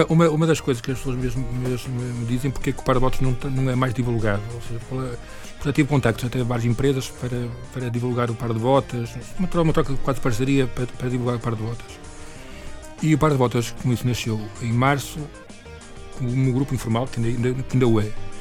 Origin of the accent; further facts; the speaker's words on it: Portugal; como somos portugueses, vamos às cegas